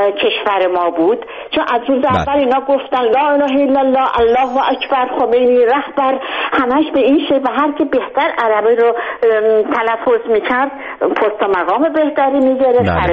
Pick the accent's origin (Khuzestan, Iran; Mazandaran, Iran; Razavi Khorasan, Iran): Khuzestan, Iran; Ahvaz; من خودم خوزستانی هستم و تمام تا 18-19 سالگی در احواز بزرگ شدم و تابستان ما برای فرار از گرمای خوزستان به تهران می اومدیم